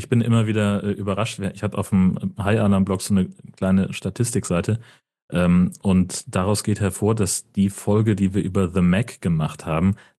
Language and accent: German; North Rhine-Westphalia, Germany; Ich bin in der Gegend aufgewachsen, wo dieser Dialekt herkommt.